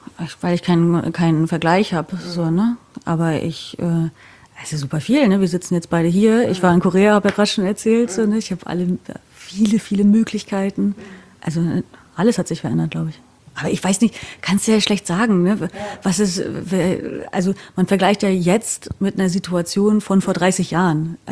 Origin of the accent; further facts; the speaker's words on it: East Germany, Germany; ja, ich komme halt quasi aus dem Osten